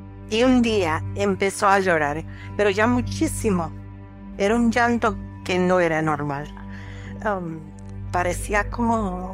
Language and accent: Spanish; San Juan, Puerto Rico; now in St. Cloud, United States; Mi esposo y yo somos de San Juan, Puerto Rico, y por cuestiones de trabajo de mi esposo nos venimos a vivir aquí al centro de la Florida con mis tres hijos todavía chiquitos. Llegamos a rentar una casa en una zona relativamente nueva en St. Cloud, Florida.